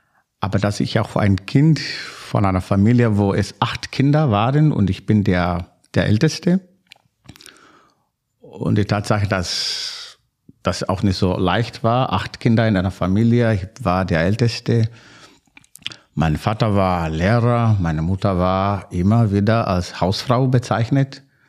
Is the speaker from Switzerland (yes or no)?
no; Kilimanjaro, Tanzania; German is a second language; now in Germany; ich komme sowieso aus dem Hang des Kilimanjaros, 2000 Meter schon hoch. Jetzt bin ich hier in der Heide.